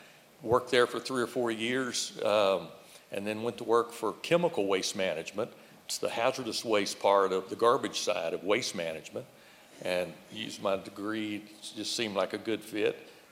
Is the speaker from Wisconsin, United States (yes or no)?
no; Houston, Texas, United States; Renee and I grew up in Houston.